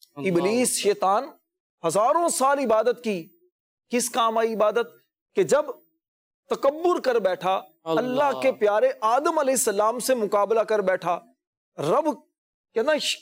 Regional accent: Hasilpur, Punjab, Pakistan; ہمارا شہر حاصل پور، ہمارا شہر ہے،

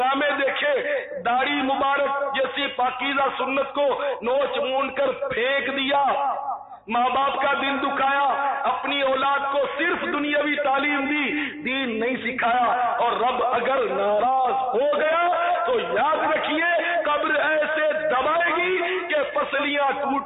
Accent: Pakistan; born there; میں تو بعد میں پیدا ہوں پاکستان میں آ کر

